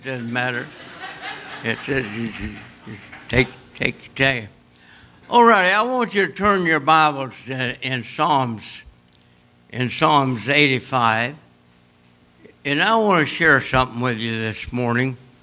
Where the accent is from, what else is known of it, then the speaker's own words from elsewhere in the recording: Kentucky, United States; I'm from Kentucky. I didn't know anything but the Army.